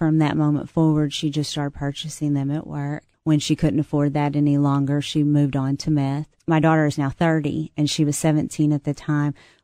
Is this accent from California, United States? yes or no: no; Missouri, United States; Now, I'm from Southeast Missouri, and so we're right on the corner of Illinois, Kentucky, Tennessee, and Arkansas.